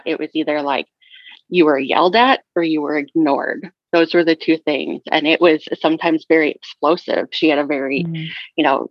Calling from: Wisconsin, United States; I'm coming in from Wisconsin. So right outside of Madison, the state capital.

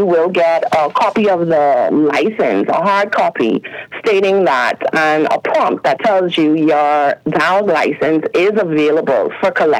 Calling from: Abaco, Bahamas; Yes, I'm calling from the Abaco office.

